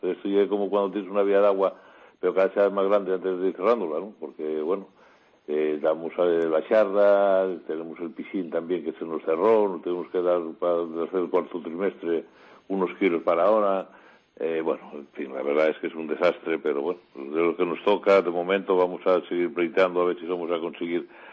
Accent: Tazones, Asturias, Spain; del puerto que soy de Tazones, bueno, y un puerto pequeño, se sale muy poco

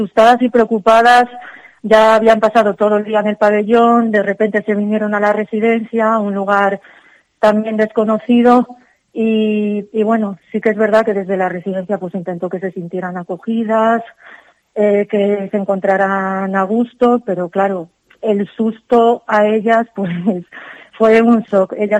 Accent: Castile and León, Spain; toda la gente que somos de aquí, de Aliste

